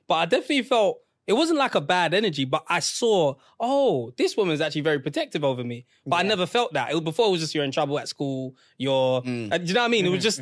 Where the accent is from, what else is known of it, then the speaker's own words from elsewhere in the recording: Nigeria; Yeah, we're Nigerian.